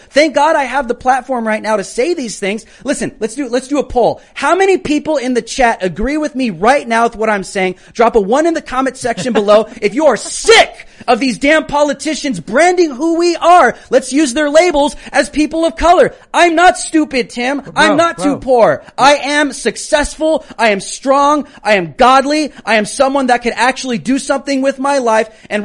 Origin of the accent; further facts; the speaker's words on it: United States; I can do something for myself. I'm an American. I can do things.